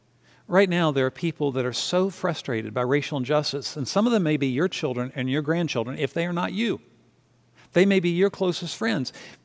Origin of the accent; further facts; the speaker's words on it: Southern United States, United States; Because NASCAR is Deep South stuff, and I grew up in the South, and so I know how many Confederate flags are flying in those areas.